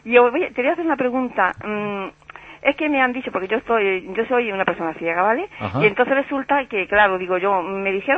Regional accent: Melilla, Spain; moved away; aunque yo no soy de aquí, pero soy como si fuera de aquí porque llevo 46 años hace en agosto, yo soy de Melilla.

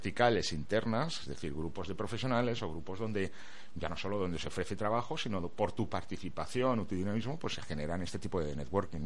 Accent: Spain; porque ya sabemos cómo somos los españoles con este tipo de cosas

